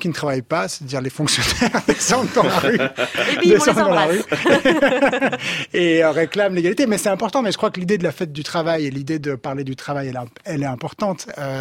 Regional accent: Switzerland; c'est le sentiment que j'ai en tant que Suisse

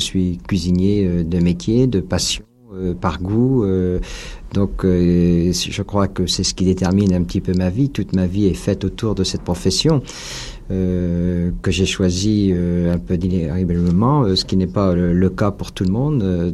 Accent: Poitiers, Nouvelle-Aquitaine, France; c'est comme ça que j'ai commencé, donc à 15 ans sur le tas. J'ai fait un apprentissage dans mon pays d'origine, à Poitiers.

